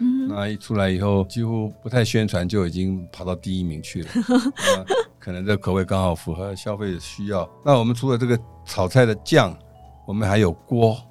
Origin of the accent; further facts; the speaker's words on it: Taiwan; 这是他本来就对我们台湾人熟悉，他的家乡味